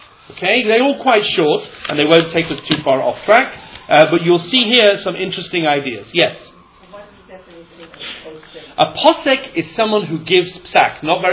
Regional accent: England, United Kingdom; I'm English, I'm into tea.

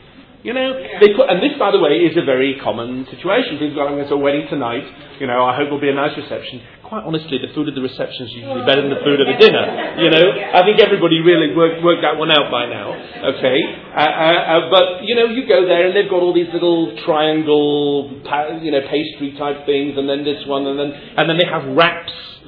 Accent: England, United Kingdom; Meaning, I'm English, people here are American, we all call things different names.

